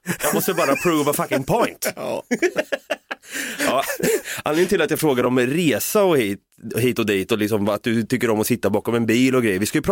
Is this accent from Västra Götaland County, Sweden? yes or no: no; Norrköping, Östergötland, Sweden; Det känns som vi är båda från Norrköping, vi vet hur det är att köra bil där.